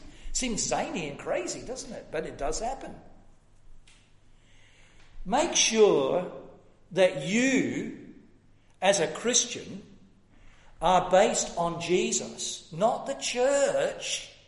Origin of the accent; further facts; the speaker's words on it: United Kingdom; I grew up in Britain. You know, Britain?